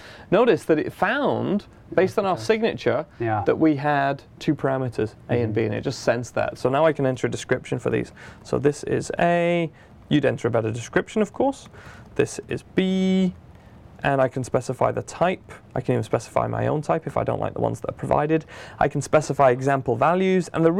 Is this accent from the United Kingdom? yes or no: yes; United Kingdom; I'm going to say maths, because I'm British. That's how we say it. We don't say math.